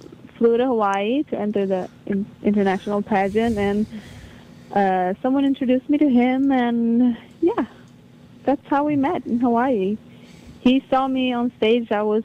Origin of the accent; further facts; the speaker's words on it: Sweden; Yeah, because I was from Sweden and a good dancer.